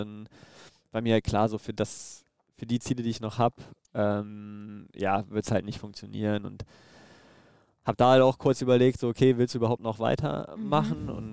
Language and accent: German; Düsseldorf, North Rhine-Westphalia, Germany; Und wie gesagt, Düsseldorf ist meine Heimat, da fühle ich mich wohl, da ist meine Familie